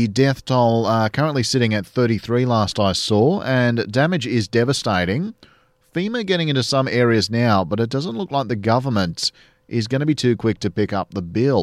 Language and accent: English; Australia; As an Australian with compulsory voting, these tactics always strike me as fairly extraordinary